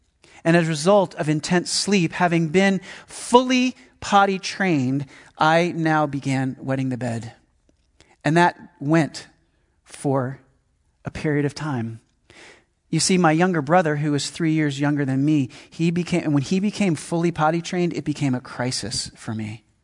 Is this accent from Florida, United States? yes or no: no; Pennsylvania, United States; When I was 2 years old, we moved to the suburbs of Philadelphia to a small Cape Cod, 3-bedroom, 1.5 bathrooms.